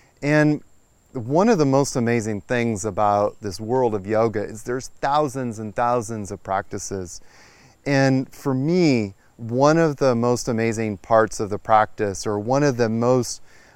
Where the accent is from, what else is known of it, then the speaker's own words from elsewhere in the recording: New York, United States; I'm from New York, and everybody in New York is always like, what's in it for me?